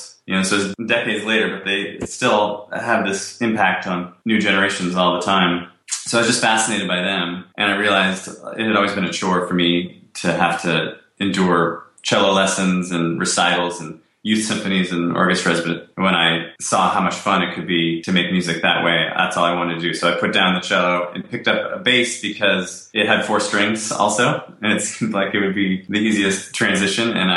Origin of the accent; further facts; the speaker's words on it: California, United States; Born and raised in California on the central coast about an hour or 2 hours south of the Bay Area. And grew up in a little agricultural community in the Santa Cruz County.